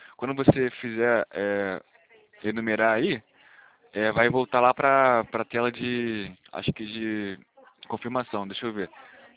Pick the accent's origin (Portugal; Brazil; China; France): Brazil; Rio de Janeiro; A gente aqui é do Rio de Janeiro.